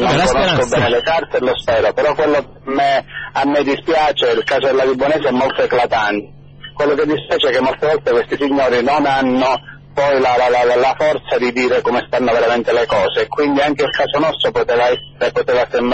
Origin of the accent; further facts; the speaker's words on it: Calabria, Italy; noi da calabresi con la testa dura fino alla fine combattiamo